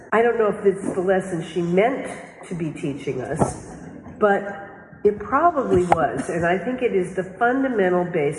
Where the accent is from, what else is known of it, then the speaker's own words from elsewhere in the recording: California, United States; also born or lived in New York; I grew up, I was born here in New York. My parents moved us all to California. My parents were screenwriters.